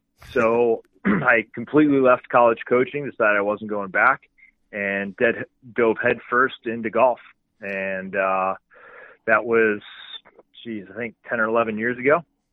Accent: Milwaukee, Wisconsin, United States; now in Florida, United States; I grew up in Milwaukee, Wisconsin, and in a very circuitous route, made my way down to Florida.

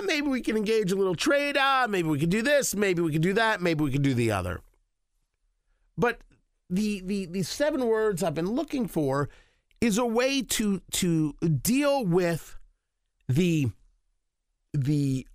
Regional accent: United States; I'm an American and I know it. The fact that I'm Jewish might lead me to have a feel for Israel, and I do.

